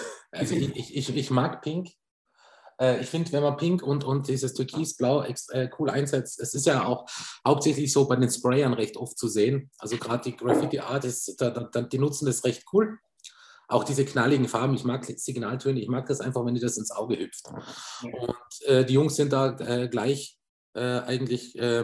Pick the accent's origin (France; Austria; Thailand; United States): Austria; Tyrol; Ich bin aus Tirol.